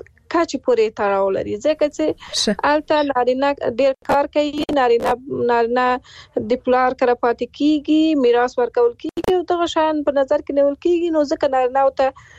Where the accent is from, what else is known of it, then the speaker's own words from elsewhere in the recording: Afghanistan; زه په افغانستان کې پیدا شوی او لوی شوی یم